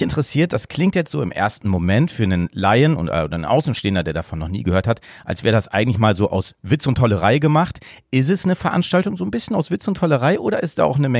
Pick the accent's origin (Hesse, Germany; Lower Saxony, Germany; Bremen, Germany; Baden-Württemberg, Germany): Lower Saxony, Germany; Oldenburg; Selbst ich als Oldenburger